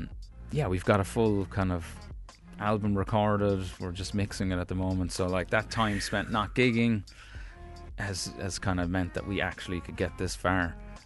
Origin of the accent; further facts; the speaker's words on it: United States; born there; Maybe I am one, actually, because I was born in America.